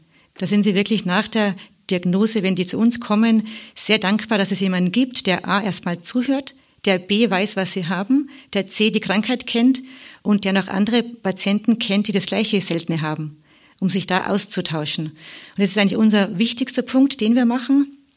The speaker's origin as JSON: {"language": "German", "region": "Bavaria", "country": "Germany", "said": "ich komme ja aus dem Südosten Bayerns"}